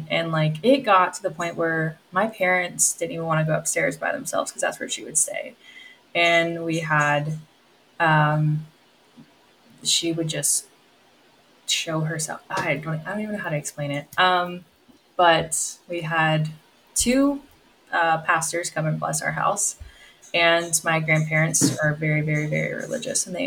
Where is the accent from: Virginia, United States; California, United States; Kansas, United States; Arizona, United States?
Virginia, United States; I grew up in Virginia. Virginia is just a lot of war history.